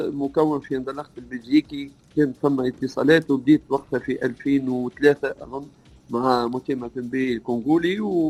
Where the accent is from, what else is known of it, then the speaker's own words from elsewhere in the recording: Tunisia; ما كانش عندي عروض كبيرة لا من بلدي تونس ولا من ربما من خارج بلدان الخليج، رغم اني كانت عندي تجارب في الامارات كمدير فني، كنت في 2008 اظن في نادي اهلي دبي